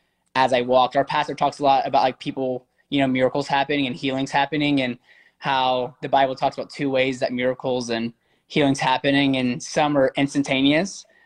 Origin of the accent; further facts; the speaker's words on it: Alabama, United States; So I grew up in Alabama.